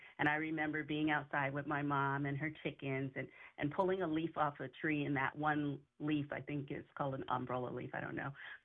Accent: Miami, Florida, United States; It was 8 children and mom and dad, so 10 of us in a household, and we grew up in South Florida and Miami.

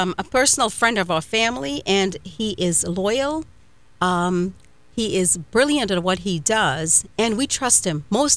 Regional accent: Trinidad & Tobago; now in New York, United States; I'm from Trinidad myself

